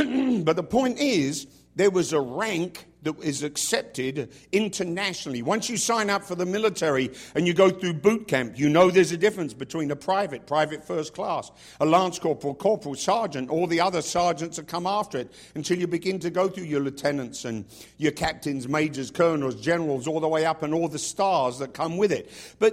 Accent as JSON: {"language": "English", "region": "England", "country": "United Kingdom", "said": "And as an Englishman, I always think of people like Sir Winston Churchill."}